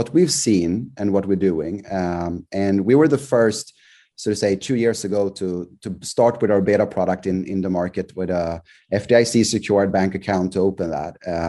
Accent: Sweden; English is a second language; now in United States; I'm from Sweden, I speak fairly good English, and I'm from a rich country moving to the US

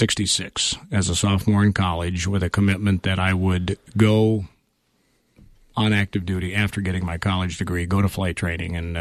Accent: Savage, Minnesota, United States; now in Watersmeet, United States; Well, I grew up in a little town called Savage, Minnesota.

